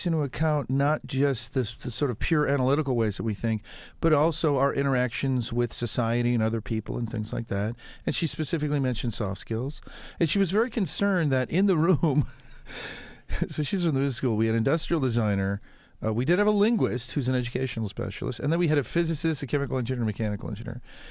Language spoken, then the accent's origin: English; California, United States; I'm from California. I overuse dude like nobody's business.